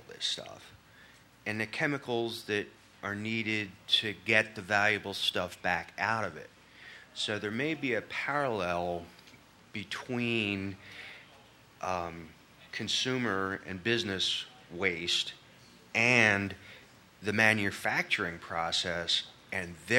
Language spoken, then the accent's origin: English; Philadelphia, Pennsylvania, United States; from South Philly, too, I just got to say.